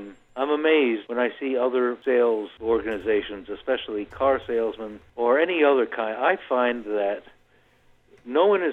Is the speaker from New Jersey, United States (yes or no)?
no; New York City, New York, United States; moved away as an adult; now in San Francisco, United States; I'm from Manhattan in New York City, and after I got out of the Navy, I went into the publishing business